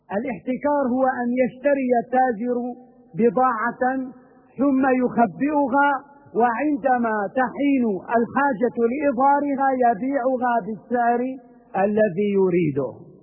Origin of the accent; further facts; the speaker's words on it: Syria; إنه يليق بنا كسوريين، وهكذا نحن السوريين